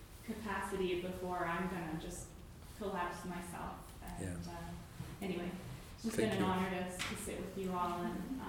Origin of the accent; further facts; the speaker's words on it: Washington, District of Columbia, United States; And I'm from Washington, D.C., and I spend a lot of time around people who have the same political views and value system that I do.